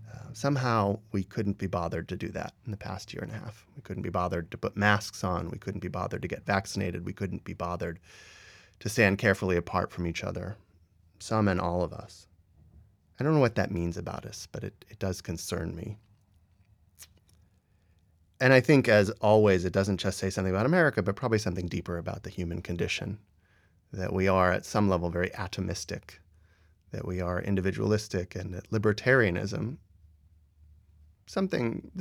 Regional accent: United States; As an American or as a political theorist, I tend to like free markets.

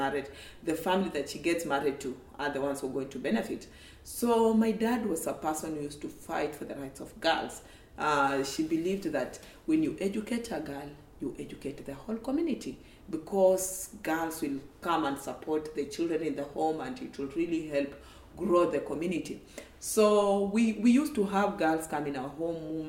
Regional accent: Kenya; So I grew up in the rural part of Kenya. In Kenya, Nairobi is the capital city for Kenya

